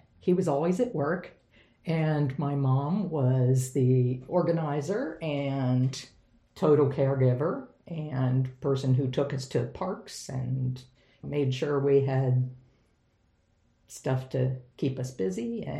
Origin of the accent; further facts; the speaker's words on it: Maryland, United States; In Western Maryland, pretty much everybody is Lutheran. So that's what happened to us. We grew up in the Lutheran church